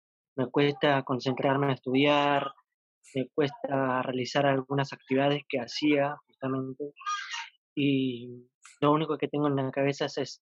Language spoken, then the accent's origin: Spanish; Buenos Aires, Argentina; Soy de Buenos Aires.